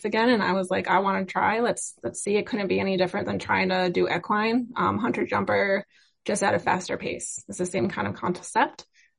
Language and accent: English; Midland, Michigan, United States; also born or lived in Jackson; I'm from Midland, so that's the Tri-Cities area. And then I spent the rest of the time down, like I lived in Jackson, Michigan for about 6 years and then went east toward Detroit.